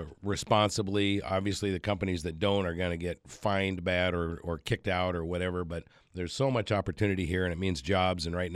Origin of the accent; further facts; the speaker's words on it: Alaska, United States; I'm old school. I grew up here. I was born in 1960 in Alaska.